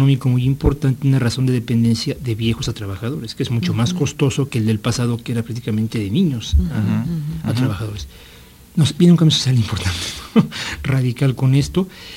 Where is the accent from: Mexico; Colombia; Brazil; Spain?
Mexico; Mexico City; Los hijos que nacimos en Benito Juárez, vamos a decir de esa manera, que nos criamos en Benito Juárez, no vivimos en Benito Juárez, ¿verdad?